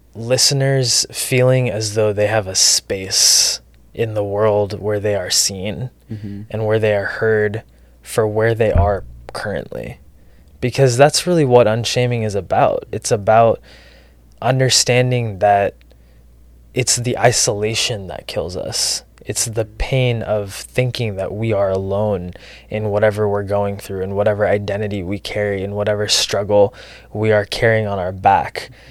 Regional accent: Texas, United States; So I grew up in Texas, immigrant family from India, and very Catholic, and gay.

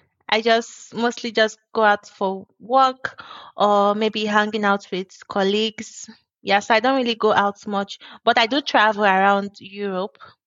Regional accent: Nigeria; now in Malta; I'm from Nigeria.

